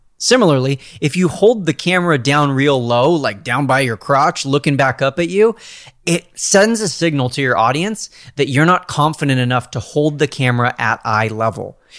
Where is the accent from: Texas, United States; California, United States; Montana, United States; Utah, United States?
California, United States; I'm a Californian, so I know what we're talking about here.